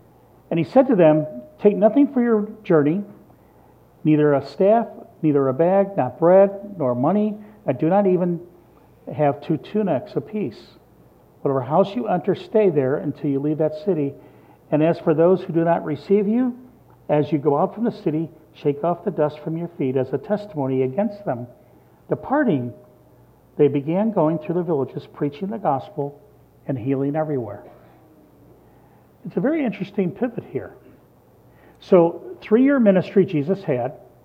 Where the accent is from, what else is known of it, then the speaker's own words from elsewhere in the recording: Midwest, United States; now in US South; Never thought I'd move south. I used to live outside of Chicago in the country, so I'm a Midwesterner, and here I am down here.